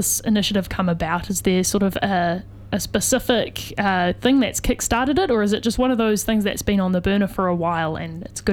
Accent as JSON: {"language": "English", "town": "Christchurch", "region": "Canterbury", "country": "New Zealand", "said": "Well, I always think about this because I'm from Christchurch"}